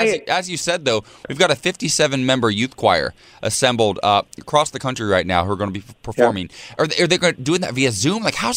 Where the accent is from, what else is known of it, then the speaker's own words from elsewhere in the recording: Ohio, United States; He's from my home state of Ohio